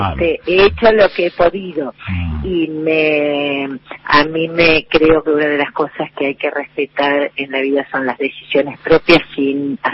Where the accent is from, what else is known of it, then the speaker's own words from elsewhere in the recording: Lomas de Zamora, Buenos Aires Province, Argentina; born there; now in Buenos Aires, Argentina; me asumo como porteña, amo mi ciudad, la ciudad donde vivo, la amo profundamente. Yo nací en Lomas de Zamora y soy hija de un papá paraguayo.